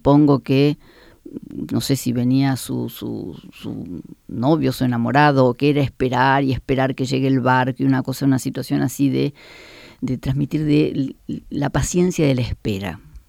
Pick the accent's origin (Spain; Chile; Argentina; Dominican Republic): Argentina; yo tuve necesidad de decir, bueno, finalmente yo soy de Argentina.